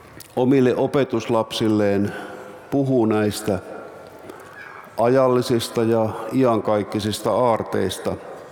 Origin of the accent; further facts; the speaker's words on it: Yli-Ii, North Ostrobothnia, Finland; Olin ehkä 13 tai 14. Ja siellä kotipaikkakunnallani Yli-Iissä oli silloin lauluseuroja.